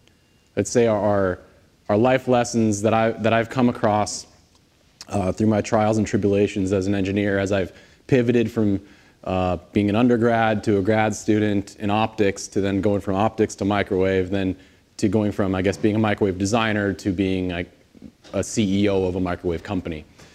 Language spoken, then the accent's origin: English; California, United States; I was born and raised in the Bay Area.